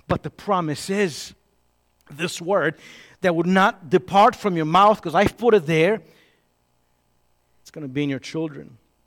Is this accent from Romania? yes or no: yes; Romania; English is a second language; now in Chicago, United States; Whether it's the accent, where you from? Chicago. No. Where are you really from? Romania. Okay. They know because it's been imprinted in me.